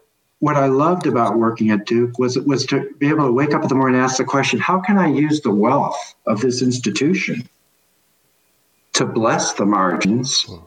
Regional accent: South Korea; English is a second language; when I was growing up in South Korea

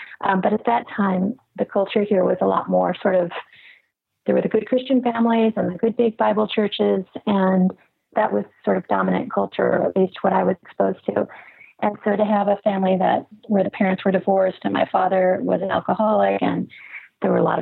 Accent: Wheaton, United States; I grew up here in Wheaton where I live now.

